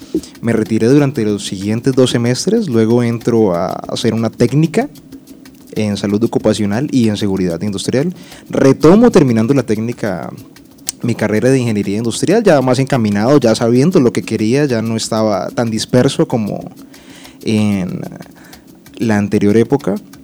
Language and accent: Spanish; Villavicencio, Meta, Colombia; also born or lived in La Macarena, Meta; Yo nací en 1992 en Villavicencio. De ahí viví 10 años, mis 10 siguientes años en la Macarena Meta. Por cuestiones del conflicto armado resulté viviendo acá en Villavicencio de nuevo. Hice quinto de primaria en el colegio Elisúa, de sexto a décimo en el colegio La Salle.